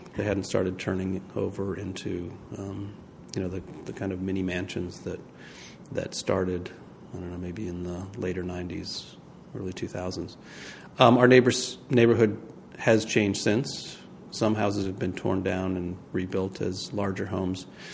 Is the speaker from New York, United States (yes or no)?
yes; New York, United States; So while I grew up in Central New York